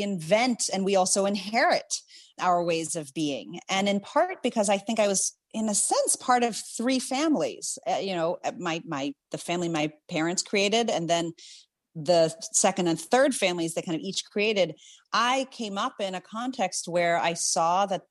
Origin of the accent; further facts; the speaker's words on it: Zimbabwe; born there; also born or lived in Indonesia / India / The Hague, Netherlands; I was born in Zimbabwe because it was the best good hospital that would accept an interracial couple at the time near the village that we were living in. We lived in Indonesia. We lived in India.